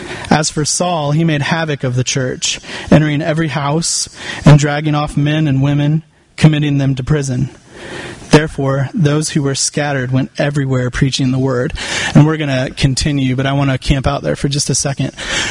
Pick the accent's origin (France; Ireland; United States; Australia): Ireland; I'm Irish. We weren't meant to be in warm weather.